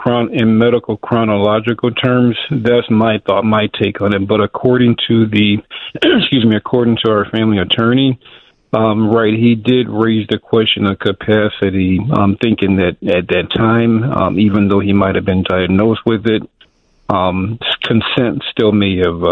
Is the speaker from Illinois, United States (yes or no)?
yes; Chicago, Illinois, United States; I'm from Chicago, but I happen to be in the state of Georgia now.